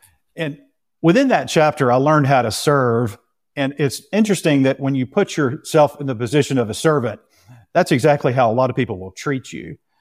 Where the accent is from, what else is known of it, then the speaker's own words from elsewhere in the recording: the South, United States; I'm from the South and have had the opportunity to live in a lot of different areas in the world. And it's not surprising that I would find myself living back in the South again